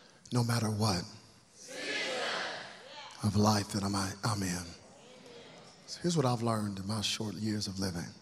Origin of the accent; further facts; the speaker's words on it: Dallas, Texas, United States; But I am from Dallas, and we get triple-digit heat every day, 108, 103.